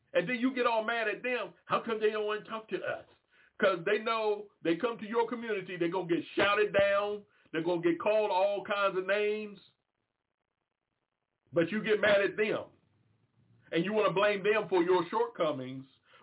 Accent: Washington, District of Columbia, United States; Now, when I grew up in Washington, D.C., one of the things I didn't like about D.C. was how run down the place looked.

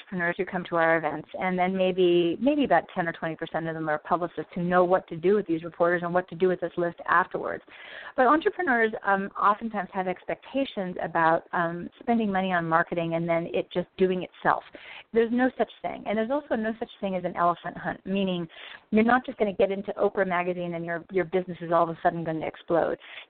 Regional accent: New York, United States; Personally. I am a New Yorker.

